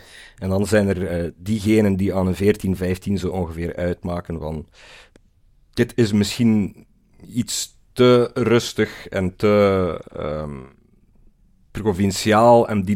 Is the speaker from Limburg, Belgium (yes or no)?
no; Kortrijk, West Flanders, Belgium; Ik heb in Antwerpen ook wel andere dingen gehoord al over West-Vlamingen, wat dat ik zelf van origine ben. Ik ben eigenlijk een Kortrijkzaan.